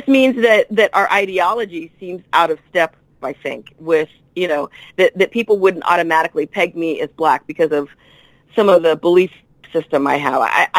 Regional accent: San Francisco, California, United States; I was born in San Francisco, and I I lived in San Francisco until my mid-30s, and I still live in the Bay Area

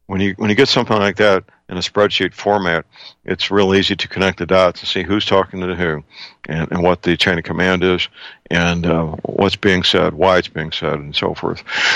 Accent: Missouri, United States; I know in my hometown in St. Louis County, the county sheriff has been marginalized to be basically a paper pusher with no real authority anymore.

